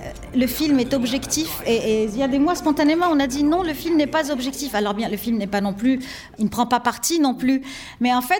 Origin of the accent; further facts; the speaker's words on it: Lebanon; de se placer à la fois en tant que Libanais